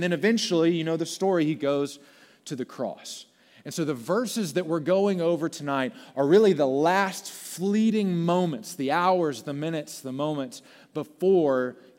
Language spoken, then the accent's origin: English; Beaumont, Texas, United States; Okay, so I've been in Houston for 4 years, but I grew up in Beaumont.